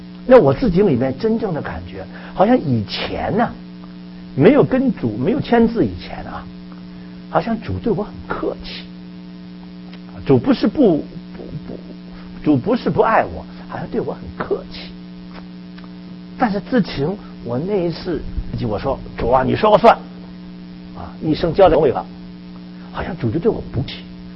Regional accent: Hong Kong; also born or lived in Beijing; 那我呢是北京人在香港长大，这是最自然的

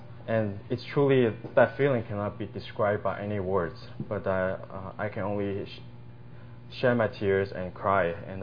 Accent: Hebei, China; I came from Hebei, China as well.

